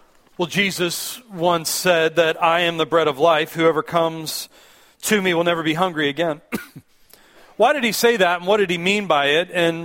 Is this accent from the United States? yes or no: yes; Pittsburgh, Pennsylvania, United States; because I'm from Pittsburgh, which is where Heinz originated from.